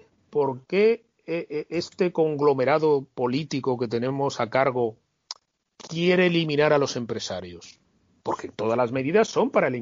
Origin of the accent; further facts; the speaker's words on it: Spain; Es que yo soy español, me da igual.